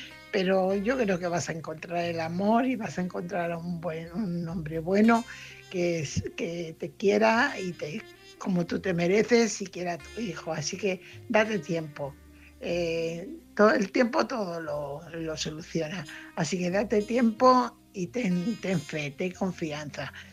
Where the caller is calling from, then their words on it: Fuenlabrada, Community of Madrid, Spain; corresponsal de Fuenlabrada.